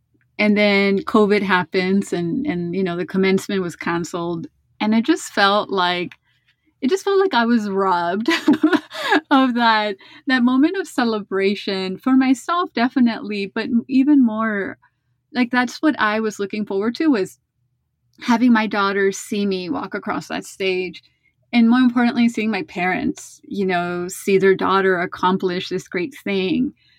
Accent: Los Angeles, California, United States; I grew up in Boyle Heights, which is like in East LA. And, you know, the West Side is like a world away.

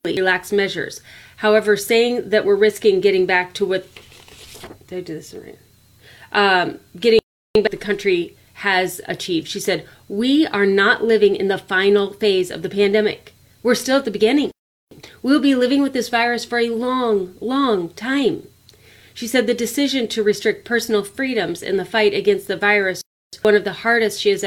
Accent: United States; as an American watching a German parliament meeting

